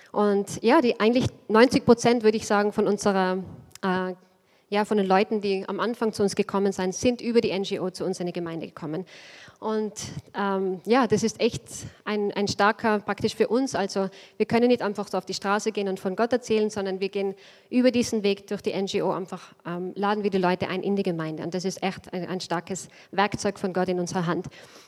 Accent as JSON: {"language": "German", "town": "Innsbruck", "region": "Tyrol", "country": "Austria", "accent": "Innsbruck dialect", "said": "von Innsbruck. Also ich hoffe, ihr versteht mein Innsbrucker Dialekt."}